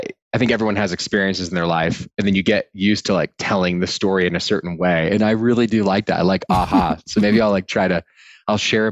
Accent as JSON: {"language": "English", "town": "Austin", "region": "Texas", "country": "United States", "tie": "born or raised there", "said": "I mean, I grew up in Austin, Texas and it was, I don't know if maybe it's because like the university culture there."}